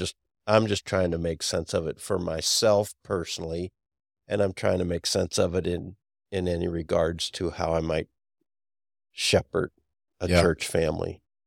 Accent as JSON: {"language": "English", "country": "Venezuela", "said": "is it so awful in my home country of Venezuela that I'm willing to see my daughter sold"}